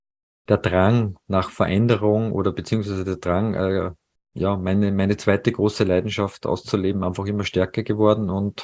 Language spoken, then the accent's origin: German; Salzburg, Austria; also born or lived in Paris; Salzburg ist ja meine Heimat